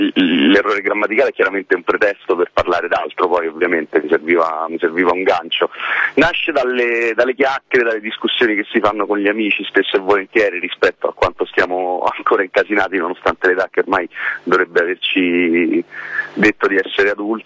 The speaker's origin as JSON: {"language": "Italian", "town": "Rome", "region": "Lazio", "country": "Italy", "tie": "born or raised there", "said": "mamma e papà sono nati e cresciuti a Roma e vengono da genitori romani, insomma, per cui sono abbastanza farcito, sono cresciuto in Borgata, e non si scappa da quella roba là, è proprio una radice forte."}